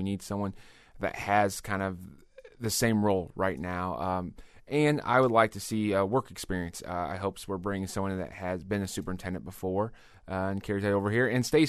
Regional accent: Springfield, Illinois, United States; I'm from Springfield. I'm a product of District 186. I'm a graduate of Southeast High School. The only time I've been gone is when I went off to college.

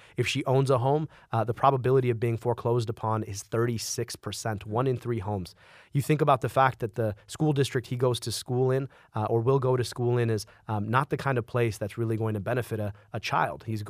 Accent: Detroit, Michigan, United States; when I was appointed Commissioner of Health in the city of Detroit, had the opportunity to serve my hometown, and now hoping to serve as governor.

